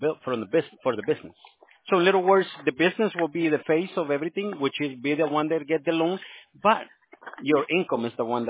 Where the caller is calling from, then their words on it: Tustin, California, United States; I'm over here in California, ma'am. I'm actually on Tustin, California.